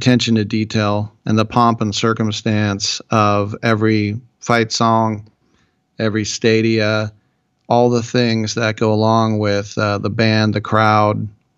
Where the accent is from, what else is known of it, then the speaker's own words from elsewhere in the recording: California, United States; I'm from the Bay Area, which is a pro town, if you could call it that, but it's like, you know, the fifth market.